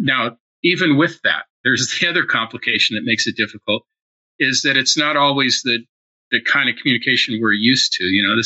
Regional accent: Norway; first language Norwegian; English is a second language; I speak English and Norwegian and German. And my first language was Norwegian, but I'm fluent in Norwegian and English and German.

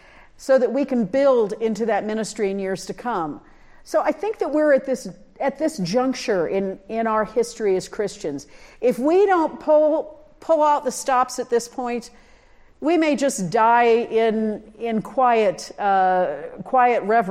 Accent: Nebraska, United States; I'm from a Midwestern, I'm not from a farm community, but the Midwest, I'm from Nebraska.

